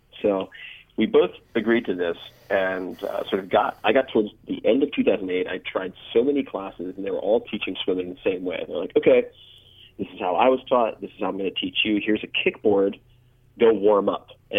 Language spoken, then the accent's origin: English; New York, United States; I grew up on Long Island, right by the water, for God's sake